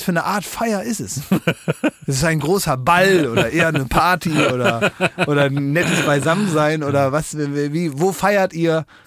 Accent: Oldenburg, Lower Saxony, Germany; ich war am Wochenende in Oldenburg, in meiner Heimatstadt.

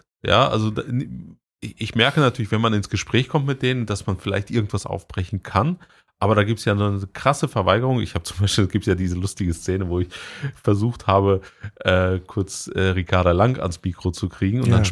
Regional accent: North Rhine-Westphalia, Germany; now in Berlin, Germany; Ich wohne da jetzt. Ich bin eigentlich in NRW groß geworden.

